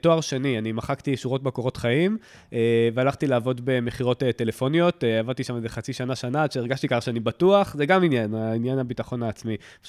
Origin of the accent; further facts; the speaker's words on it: Southern District, Israel; תראה, אני במקור מהדרום